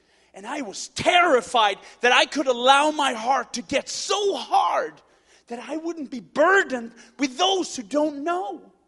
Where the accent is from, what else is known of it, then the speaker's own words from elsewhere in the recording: Sweden; And so I grew up in Sweden, so I learned how to drive on stick shift.